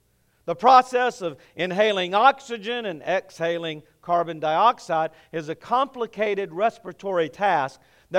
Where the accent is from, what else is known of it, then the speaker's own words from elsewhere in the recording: the South, United States; since I was from the South, that I needed some lessons on interracial interaction